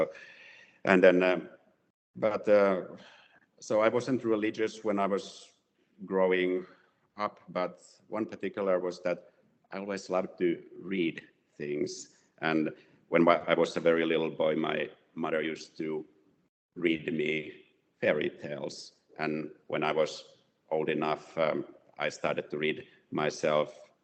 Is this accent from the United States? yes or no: no; Finland; So I was born and raised in Finland, and the kind of our religious background is that I and my family were Lutherans, like most of the people in Finland are